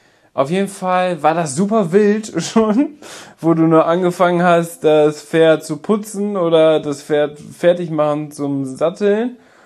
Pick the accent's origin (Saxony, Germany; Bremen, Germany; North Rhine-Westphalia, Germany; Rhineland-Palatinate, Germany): North Rhine-Westphalia, Germany